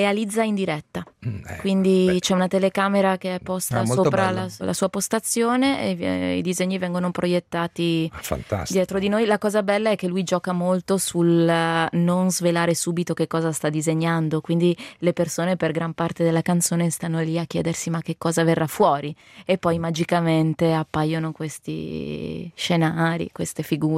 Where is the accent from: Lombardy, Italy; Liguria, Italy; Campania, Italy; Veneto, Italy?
Veneto, Italy; born there; first language Italian; È il dialetto della terra dove sono nata, ma io non l'ho mai parlato perché i miei genitori non sono di là e quindi io sono madrelingua italiana, insomma.